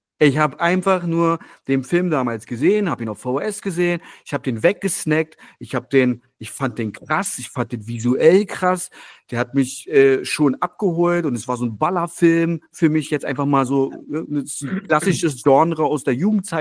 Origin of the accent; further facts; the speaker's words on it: Berlin, Germany; Ich komme ja aus dem Wedding. Den roten Wedding hat man ja früher auch genannt. Das ist ja eher so kommunistisch, Arbeiterbezirk immer gewesen.